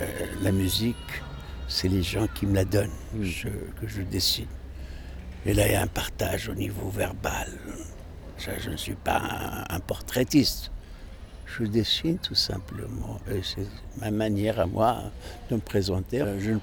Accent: Morocco; Je suis marocain, fier de l'être.

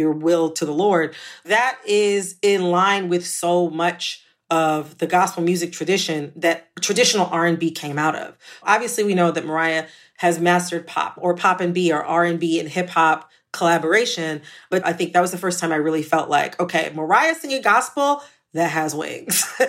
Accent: Detroit, Michigan, United States; And I grew up in the Detroit area where it's like 85% of the radio stations are traditional R&B and they play gospel on Sundays.

